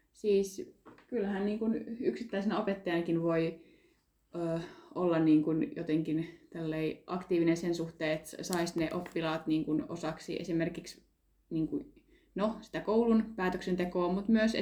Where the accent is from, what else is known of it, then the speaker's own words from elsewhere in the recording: Muurame, Central Finland, Finland; mä oon Muuramesta kotoisin, se on aika semmoinen pieni paikkakunta